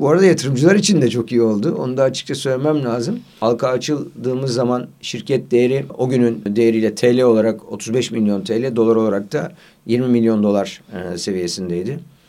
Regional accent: Antakya, Hatay, Turkey; born there; Sonra Hatay'da, Antakya'da benim de doğduğum yer olan Prime Mall

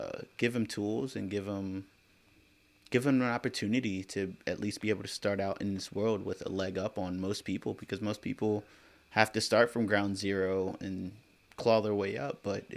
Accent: Lancaster, Pennsylvania, United States; I grew up in Lancaster. Like, I went to McCaskey. Well, correction. I went to Lancaster School District. I was at Lincoln Middle School.

